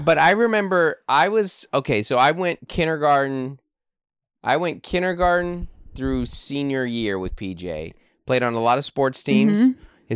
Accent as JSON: {"language": "English", "region": "Washington", "country": "United States", "tie": "born or raised there", "said": "so growing up in Washington, I went to two pool parties my entire childhood."}